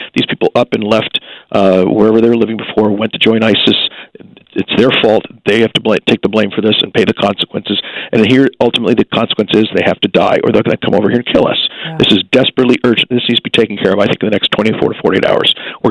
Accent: United States; I can't, as an American, look at the Turks and the Kurds and figure out why they hate each other so much

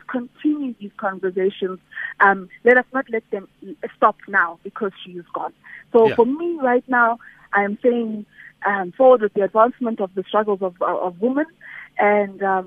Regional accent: South Africa; maybe it also speaks to the wounds that we continue to experience as a South African nation. You know, we're not a rainbow nation.

